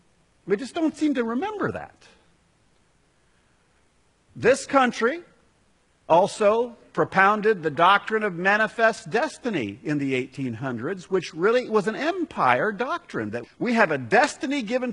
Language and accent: English; United States; I just want to point out that Americans, and I'm including American Christians, we tend to have kind of a selective discernment in this area.